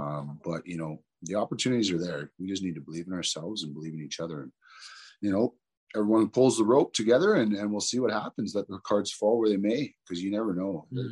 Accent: Toronto, Ontario, Canada; I grew up in Toronto, you know, in pretty much the ghetto, Rexdale, Jane and Finch area. And I didn't get much of my culture. My reserve was about 6 hours away, northern Wiquemucong, northern Ontario.

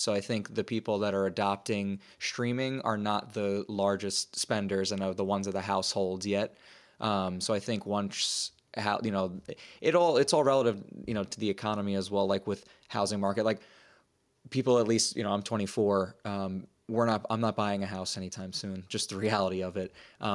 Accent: New York, United States; I, you know, obviously growing up in New York, you don't see that as much.

